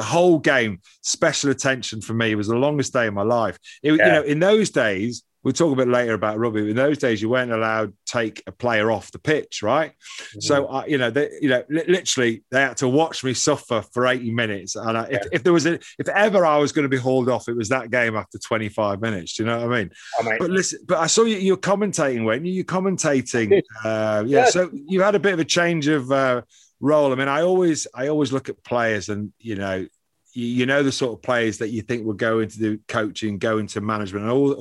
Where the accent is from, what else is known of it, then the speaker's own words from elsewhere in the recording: Dublin, Leinster, Ireland; born there; I was born in Dublin.